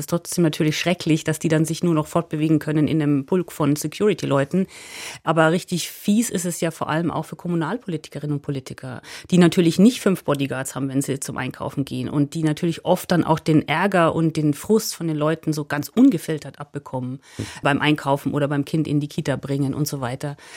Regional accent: Nuremberg, Bavaria, Germany; now in Switzerland; Ich komme ja aus der Schweiz, haben Sie gesagt, beziehungsweise ich komme eigentlich aus Nürnberg, aber ich lebe jetzt schon lange in der Schweiz

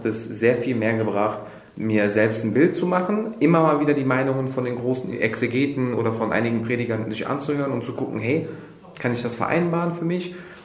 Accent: Turkey; Ich als Türke und dann der tunesische Kumpel.

